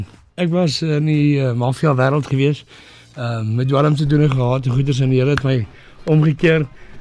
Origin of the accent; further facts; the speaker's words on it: Brits, North West, South Africa; Nee, ons is van Brits af.